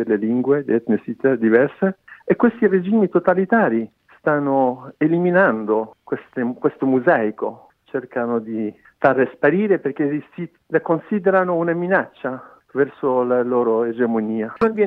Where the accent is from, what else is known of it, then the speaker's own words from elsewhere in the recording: Iranian Kurdistan, Iran; moved away; quando ero bambino, in Kurdistan iraniano. Anch'io sono stato in una città assediata